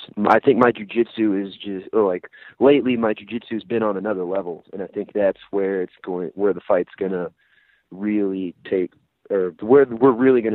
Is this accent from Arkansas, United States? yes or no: yes; Arkansas, United States; It's funny you bring that up because I'm actually from Arkansas. I started my fighting career in Arkansas.